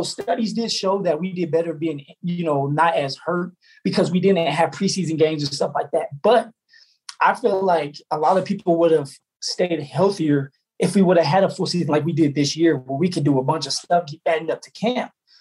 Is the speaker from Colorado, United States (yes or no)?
yes; Colorado, United States; because we're both from Colorado